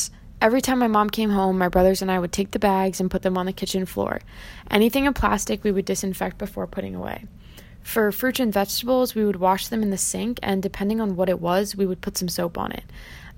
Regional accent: Connecticut, United States; I am proud to say I'm from Connecticut, which handled the virus pretty well.

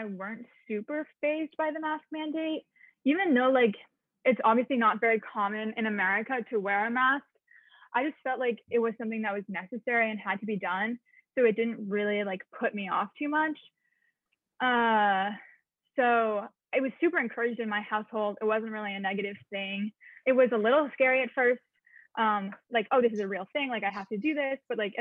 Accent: Massachusetts, United States; because I'm originally from Massachusetts.

